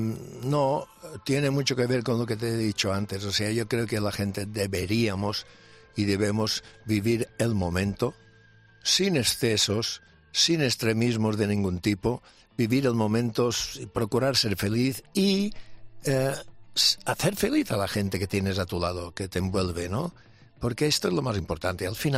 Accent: Balearic Islands, Spain; pero en Mallorca, en mi tierra, mi cumpleaños.

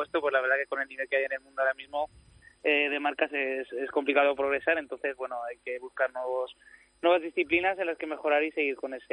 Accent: Aragon, Spain; also born or lived in Madrid; pues yo soy aragonés, es así, pero lo que pasa que, bueno, que sí que he nacido en Madrid, tengo toda mi familia en Madrid

